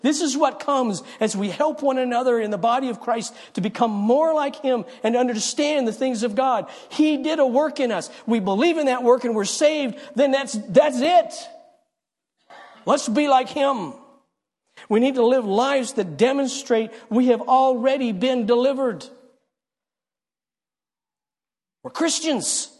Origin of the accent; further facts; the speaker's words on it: United States; yeah, I'm an American.